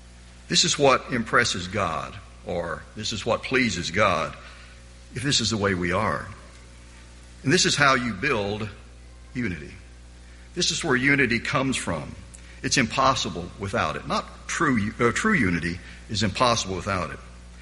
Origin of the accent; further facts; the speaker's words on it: Arkansas, United States; These small schools, and certainly where I grew up in Arkansas, the high school basketball coach is also the high school baseball coach.